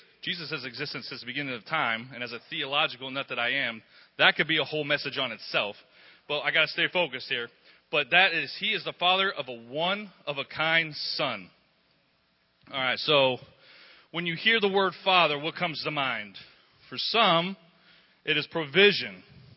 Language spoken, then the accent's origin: English; Englewood, Florida, United States; But I was born right here in Englewood, Florida, like Pastor said. And, yeah, I graduated with Mitch. I've been here my entire life, and I've seen it grow from one street.